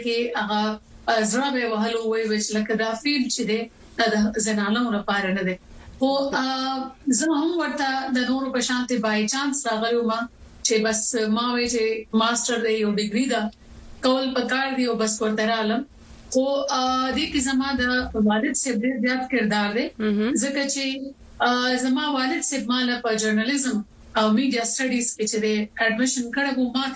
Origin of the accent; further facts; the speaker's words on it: Peshawar, Khyber Pakhtunkhwa, Pakistan; زما تعلق د خیبر پختونخوا کې د پیښور سره دی. د پیښور د یو علاقې کوم چې د ډیر مشهور صوفي شاعر رحمان بابا د نوم سره تړلی